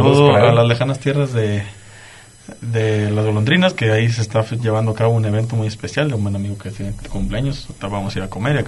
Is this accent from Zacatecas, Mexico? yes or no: yes; Zacatecas, Mexico; porque somos del sur de Zacatecas también